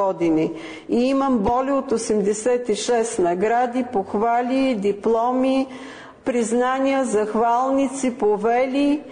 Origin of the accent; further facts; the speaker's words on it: Plovdiv, Plovdiv Province, Bulgaria; Serbian is a second language; dolazim iz Plovdiva, Bugarska.